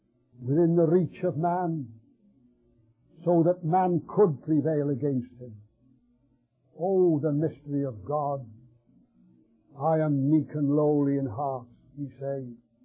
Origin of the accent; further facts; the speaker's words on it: England, United Kingdom; I assure you, as an Englishman, that we could badly do with him back there in England